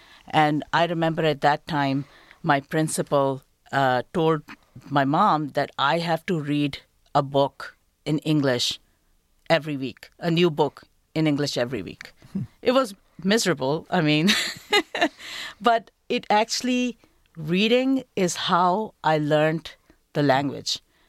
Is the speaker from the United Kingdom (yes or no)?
no; Pakistan; born or raised there